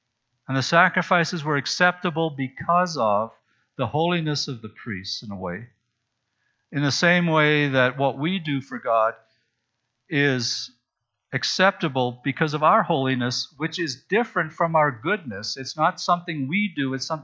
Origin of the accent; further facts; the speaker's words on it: Canada; Not that I'm not Canadian, just that when we talk about being the holy nation, I don't want to confuse those two things.